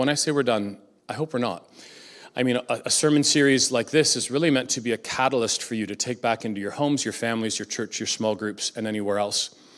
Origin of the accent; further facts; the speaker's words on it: Ajax, Ontario, Canada; I come from Ajax. It was a wonderful drive to get here today.